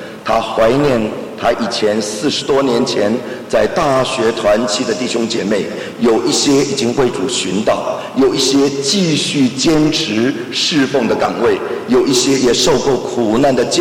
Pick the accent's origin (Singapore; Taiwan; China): China; Beijing; born there; moved away; 1988年，我第一次回到中国，我生在北京，回到北京